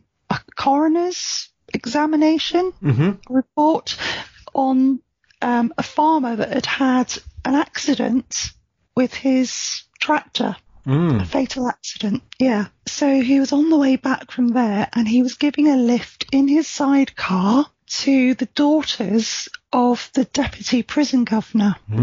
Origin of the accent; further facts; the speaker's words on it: Princetown, South West England, United Kingdom; growing up in Princetown